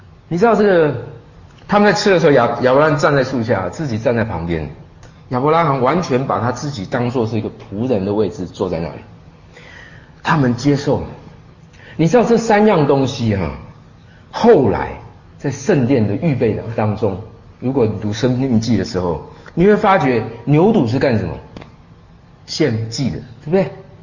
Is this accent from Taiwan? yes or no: no; southern China, China; 我是南方人啊，那么多饭我也吃不下去了